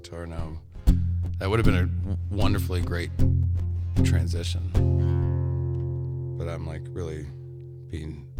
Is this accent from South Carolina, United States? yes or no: no; Whitewater, Wisconsin, United States; I grew up in Whitewater, not too far from here.